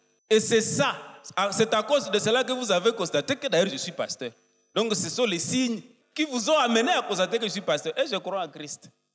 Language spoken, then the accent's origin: French; Goma, North Kivu, DR Congo; Comme il règne chez moi à Goma ville